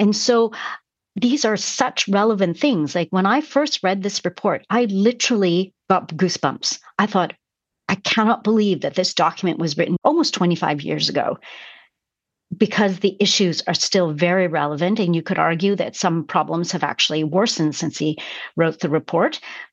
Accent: Canada; I think we, you know, deeply believe that as Canadian people.

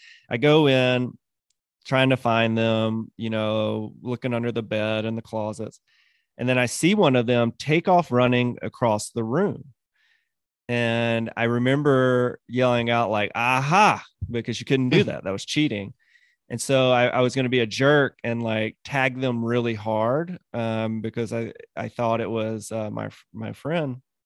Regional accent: Mississippi, United States; So I was between 10 and 12, and I grew up in Mississippi.

